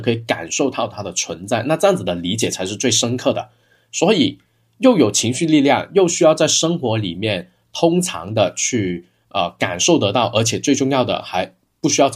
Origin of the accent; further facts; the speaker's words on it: Guangdong, China; 那咱们广东人不都很迷信吗？每天出门都要看黄历